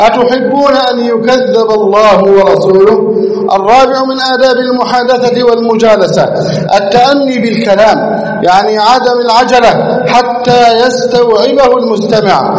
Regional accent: Egypt; اللهم احفظ بلدنا مصر واجعلها أمنا أمانا، سخاء رخاء

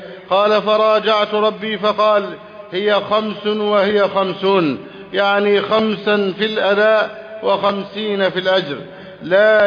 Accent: Egypt; اللهم احفظ بلدنا مصر أمنا أمانا

